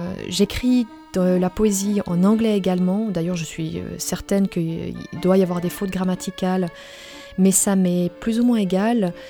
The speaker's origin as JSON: {"language": "French", "region": "Vaud", "country": "Switzerland", "tie": "born or raised there", "said": "j'ai 38 ans, j'ai grandi dans le Gros de Vaud et aujourd'hui j'habite entre Sainte-Croix et Genève."}